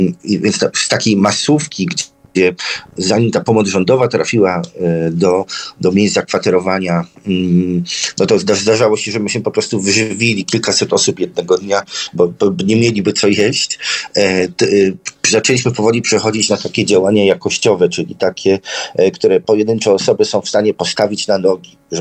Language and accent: Polish; Pomeranian Voivodeship, Poland; No, u nas na Kaszubach ludzie nie zawiedli.